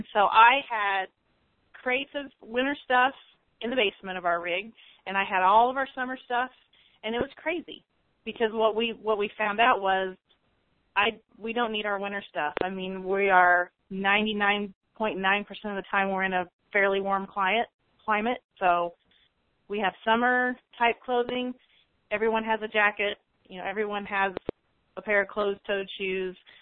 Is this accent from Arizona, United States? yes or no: no; Indiana, United States; moved away; we're from Indiana originally, and, you know, Midwestern winters are kind of crazy